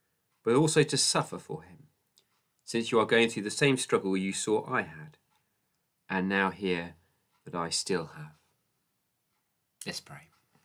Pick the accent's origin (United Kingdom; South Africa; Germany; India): United Kingdom; Personally, I am a British citizen and I have a British passport to prove it. So part of my identity is that I'm British.